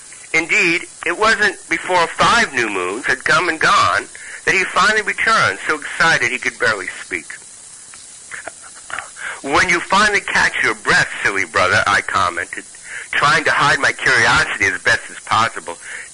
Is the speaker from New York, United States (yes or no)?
yes; New York, United States; accent: Brooklyn; I'm glad I still have some of my accent. I like Brooklyn accents.